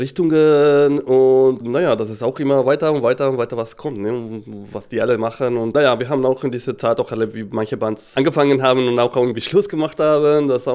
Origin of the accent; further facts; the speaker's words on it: Mexico; German is a second language; weil ich bin eigentlich aus Mexiko.